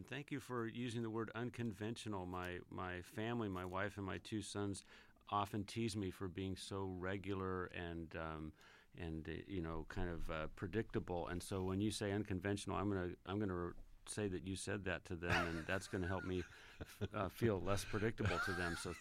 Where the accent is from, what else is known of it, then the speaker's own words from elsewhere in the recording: Alhambra, California, United States; Born and raised in Alhambra, California, which is one of the many, many cities in the L.A. area. It's just a couple cities to the east of Los Angeles, very close to the city of East Los Angeles, actually.